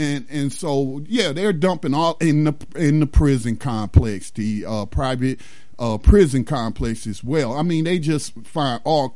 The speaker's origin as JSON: {"language": "English", "region": "North Carolina", "country": "United States", "tie": "born or raised there", "said": "it pertains to my state of North Carolina, my home state, where my family has roots going back to before it was a state, before it was a colony."}